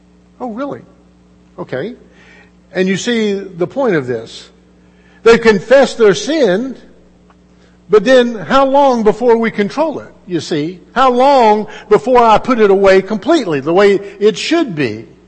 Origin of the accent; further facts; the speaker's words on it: the South, United States; because I was raised in the South where that happened